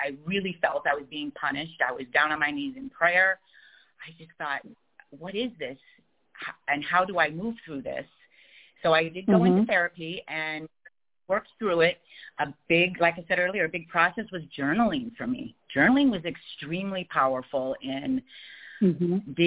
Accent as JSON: {"language": "English", "town": "Chicago", "region": "Illinois", "country": "United States", "said": "I'm from Chicago, so originally from Chicago."}